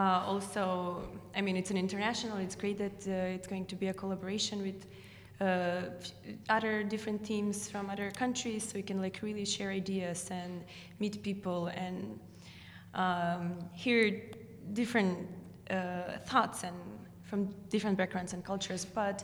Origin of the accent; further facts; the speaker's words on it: North Macedonia; English is a second language; I'm coming from Macedonia. I'm working with the Macedonian team on the Chorus Project.